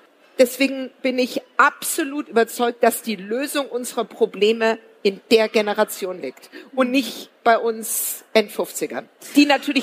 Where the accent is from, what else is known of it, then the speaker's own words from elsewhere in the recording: Southwest Germany, Germany; born there; Ich bin 1967 im Südwesten der Republik geboren.